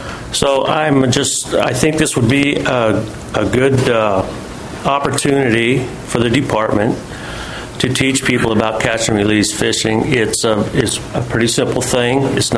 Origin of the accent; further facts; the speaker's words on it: Mount Vernon, Washington, United States; from Mount Vernon.